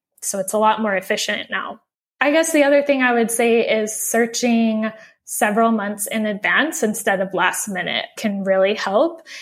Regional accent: Oregon, United States; We base ourselves in my home state of Oregon during the summers, which is the best time to be there.

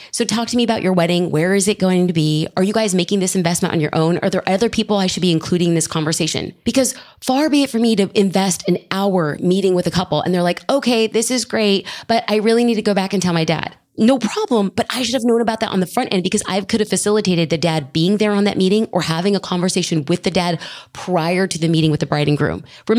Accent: Los Angeles, California, United States; I know, I'm a brown girl from LA. I do not pretend to actually know how to speak with an accent

